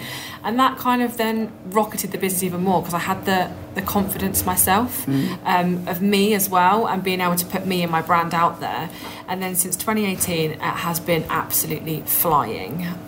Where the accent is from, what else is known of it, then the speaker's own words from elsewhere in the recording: East of England, United Kingdom; I grew up in Norfolk, and I liken it to Holt.